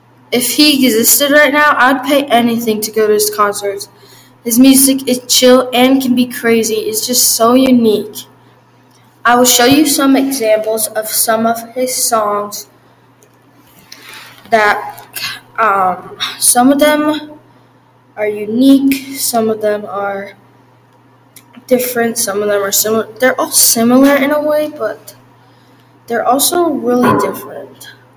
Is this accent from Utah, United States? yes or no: yes; Utah, United States; from Utah, just a middle schooler who likes to listen to all kinds of music